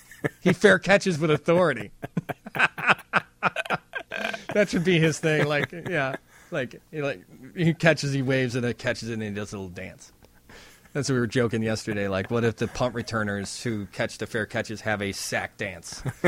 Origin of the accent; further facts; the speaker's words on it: Chicago, Illinois, United States; And I was very proud as a fan and as a Chicagoan to watch him break through like that.